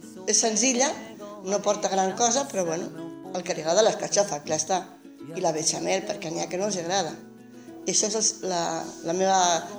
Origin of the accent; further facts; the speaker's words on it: Les Borges Blanques, Catalonia, Spain; born there; also born or lived in Barcelona; soc nascuda aquí a Borges Blanques, però també com la meva companya del tronc, vaig ser molts anys a Barcelona i he tornat a les meves arrels, perquè per circumstàncies de la vida doncs estem aquí a Borges.